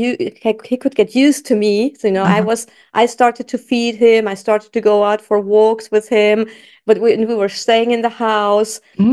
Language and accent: English; Switzerland; look, I'm from Switzerland.